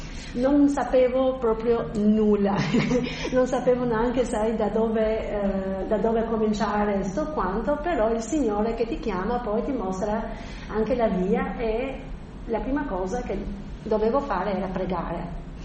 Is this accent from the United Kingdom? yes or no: no; Albania; Italian is a second language; moved away; per noi che veniamo dal centro dell'Albania, un po' adattarsi a questa mentalità del nord è un po' difficile